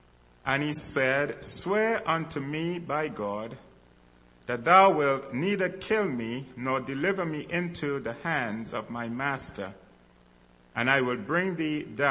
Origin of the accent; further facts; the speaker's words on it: New York, United States; And I am from New York.